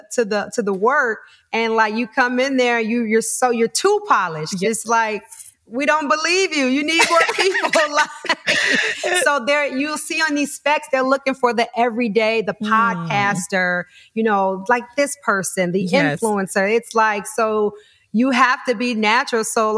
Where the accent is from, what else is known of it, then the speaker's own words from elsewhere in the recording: Detroit, Michigan, United States; I'm originally from Detroit.